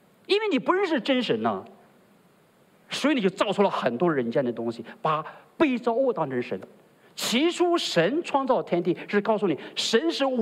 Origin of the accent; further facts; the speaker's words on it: China; 你知道我们中国人呢，我是中国人，我在敢讲中国人